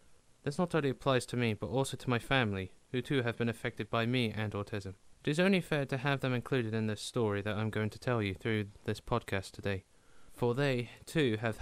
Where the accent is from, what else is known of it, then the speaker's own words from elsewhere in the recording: Treorchy, Wales, United Kingdom; also born or lived in Weymouth; Then in 2002, my family moved to Wales, Treorchy in particular, away from the home I was born in Weymouth.